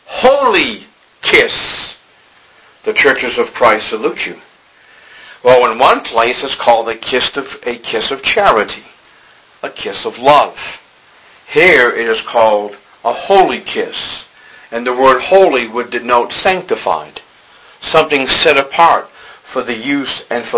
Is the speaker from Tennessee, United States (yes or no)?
no; Boston, Massachusetts, United States; When I was growing up in Boston, my entire neighborhood was all Italian.